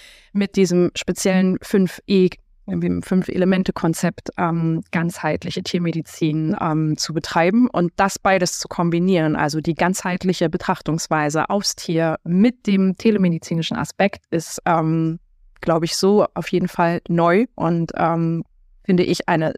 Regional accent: Halle an der Saale, Saxony-Anhalt, Germany; Ich komme aus Halle an der Saale im schönen Sachsen-Anhalt

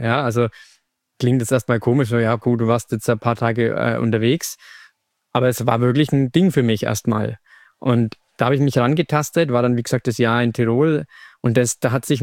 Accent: Nuremberg, Bavaria, Germany; Ja, ich bin aus Nürnberg, man wird es auch hören beim Reden.

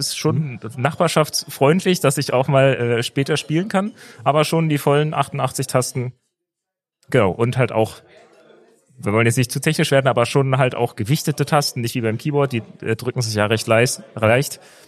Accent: Berlin, Germany; Ur-Berliner, also hier geboren, hier aufgewachsen, hier zur Schule gegangen, ausgebildet

